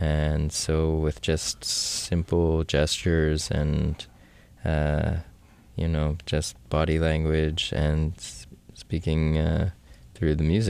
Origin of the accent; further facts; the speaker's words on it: Niger; … is from Mali and we're from Niger, which is to say pretty much the same thing